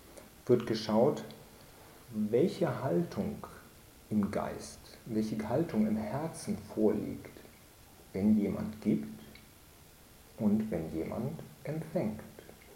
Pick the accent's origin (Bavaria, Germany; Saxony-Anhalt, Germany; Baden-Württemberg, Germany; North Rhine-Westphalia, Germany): North Rhine-Westphalia, Germany; Bonn; aber ich kenne das aus der Heimat, wo ich herkomme, im Rheinland, da in Bonn, da gibt es dann so verwilderte Gärten